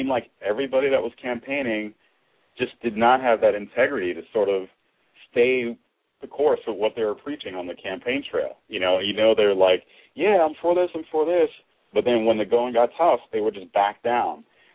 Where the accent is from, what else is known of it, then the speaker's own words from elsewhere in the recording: New York, United States; because growing up in Harlem, you know, that's where I grew up.